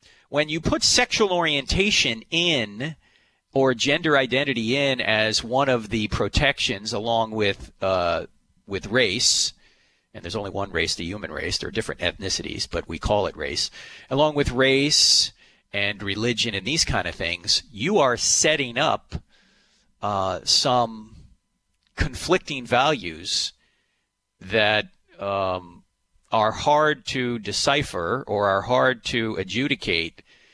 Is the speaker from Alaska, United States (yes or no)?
no; New Jersey, United States; maybe because I'm from New Jersey, a conscience.